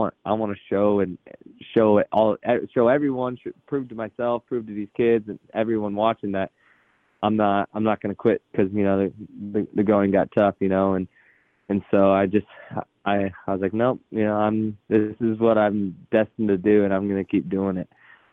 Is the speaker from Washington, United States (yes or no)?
yes; Seattle, Washington, United States; so I could go to my hometown race in Seattle the following weekend.